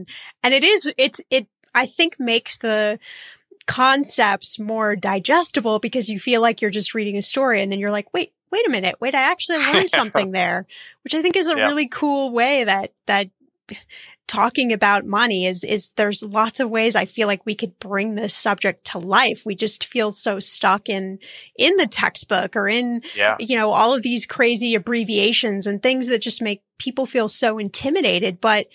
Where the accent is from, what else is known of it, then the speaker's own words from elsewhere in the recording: Indianapolis, Indiana, United States; Oh, I'm from Indiana. So we're neighbors.